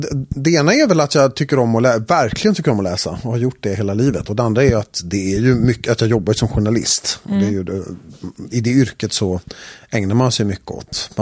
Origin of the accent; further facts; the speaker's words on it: Skåne, Sweden; jag är ju uppvuxen ganska nära Halland, mm, i nordvästra Skåne. Så Halland är ju på någon slags hembygd. Det är på andra sidan Hallandsåsen bara.